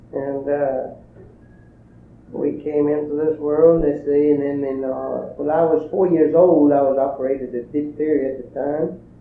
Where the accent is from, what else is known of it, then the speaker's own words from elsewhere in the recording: Bishop, California, United States; born there; I was born in Bishop in August 31st, 1929. That was when the Depression was really hitting in the Bishop area.